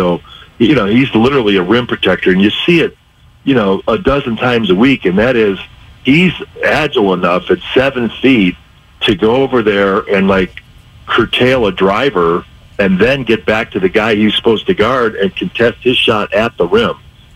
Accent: Illinois, United States; When I was a little kid, I grew up around Chicago and going to the stadium.

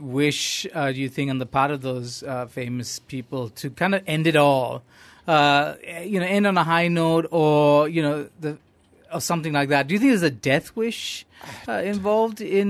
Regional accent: Johor Bahru, Johor, Malaysia; when I was growing up in Johor Bahru

